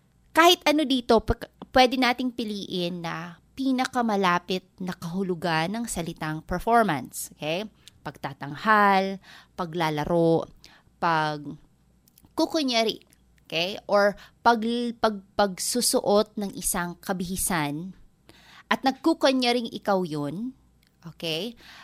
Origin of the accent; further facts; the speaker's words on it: Eastern Visayas, Philippines; Tagalog is a second language; dahil ako ay hindi Tagalog, ako ay isang waray. So, mas madali sa akin mag-Ingles kaysa managalog.